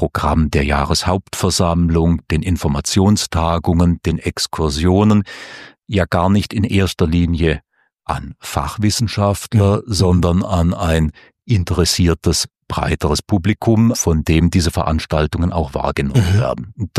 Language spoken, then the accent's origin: German; Allensbach, Baden-Württemberg, Germany; ich bin in Allensbach aufgewachsen und dann da sieht man die Reichenau jeden Tag